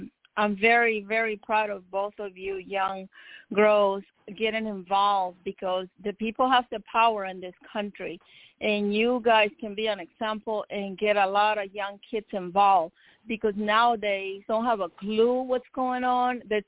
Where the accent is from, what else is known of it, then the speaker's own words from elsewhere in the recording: Nicaragua; now in United States; It is happening here in America. I'm from Nicaragua, and they were teaching young kids how to be communists.